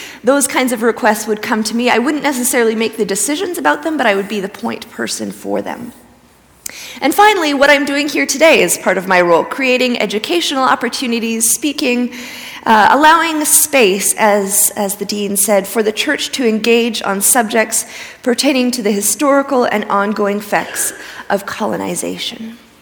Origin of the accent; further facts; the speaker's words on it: Manitoba, Canada; I grew up on Treaty 4 territory in Manitoba, very rural, near a large Métis settlement, and next to the Tutnawazabeg First Nation.